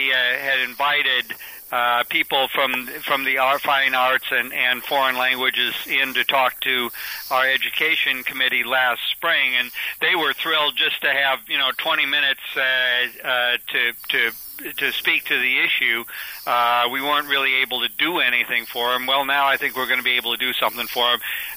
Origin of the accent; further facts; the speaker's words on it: Midwest, United States; You know, I grew up here in the Midwest and attended public schools and got a great primary and secondary education